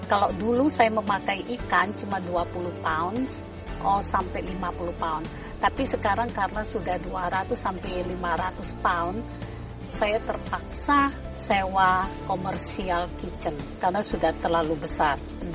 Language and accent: Indonesian; Palembang, South Sumatra, Indonesia; now in United States; saya start buat empek-empek karena saya aslinya dari Palembang.